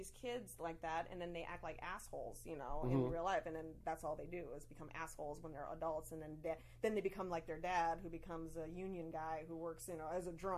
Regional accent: Wisconsin, United States; We're from Wisconsin

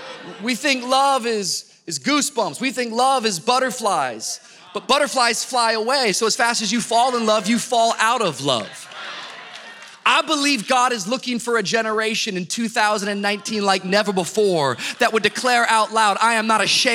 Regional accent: Miami, Florida, United States; if you ever go camping, which we're from Miami, so we don't

